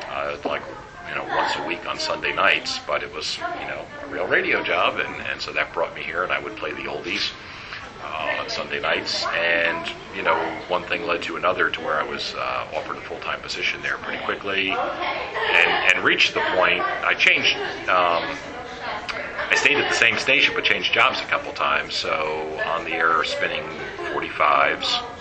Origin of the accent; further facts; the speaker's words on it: New Jersey, United States; I grew up in New Jersey, probably about a half an hour outside of New York City, which is where I went to school.